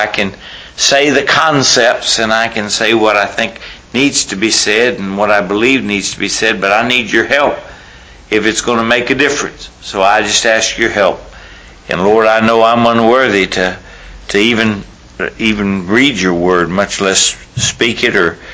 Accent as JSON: {"language": "English", "town": "Palacios", "region": "Texas", "country": "United States", "tie": "born or raised there", "also_born_or_lived": "California", "said": "I grew up in South Texas. And there's a little town in South Texas called Palacios. And that's where I grew up."}